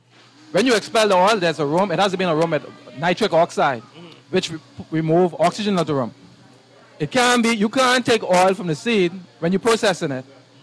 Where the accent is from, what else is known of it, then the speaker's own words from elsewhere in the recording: Kent Island, Maryland, United States; When I was growing up in Kent Island as a young boy